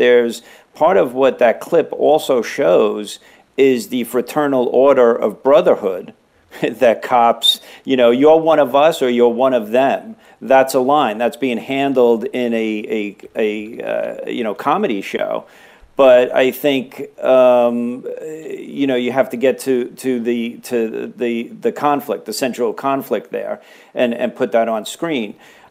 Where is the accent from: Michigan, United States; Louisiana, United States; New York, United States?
New York, United States; New York City; You know, I grew up in New York in the 70s, and, you know, the police were present.